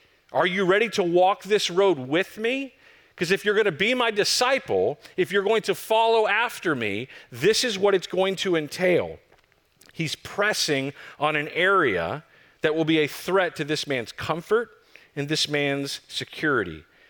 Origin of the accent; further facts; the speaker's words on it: Plano, Texas, United States; He put me in a little town 45 minutes north of where I grew up in Plano, Texas, called Sherman, close to family